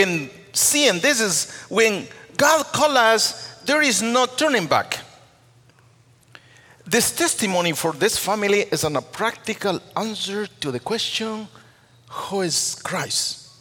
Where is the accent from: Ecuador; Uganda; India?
Ecuador; In July 1988, there was an IMB missionary in Ecuador, my home country.